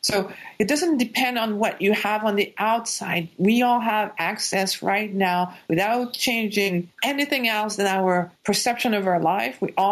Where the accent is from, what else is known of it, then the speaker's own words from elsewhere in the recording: Quebec, Canada; born there; I was born in Quebec.